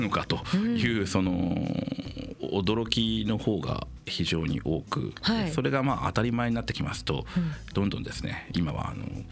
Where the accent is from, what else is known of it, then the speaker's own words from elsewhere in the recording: Fukushima, Japan; moved away as an adult; 私自身は福島県福島市の出身なんですが、就職して外に出ておりまして、